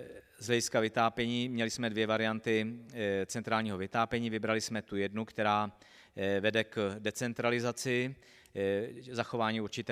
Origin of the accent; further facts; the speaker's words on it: Liberec, Liberec Region, Czechia; protože jsem z Liberce, z jiné čtvrti na toto území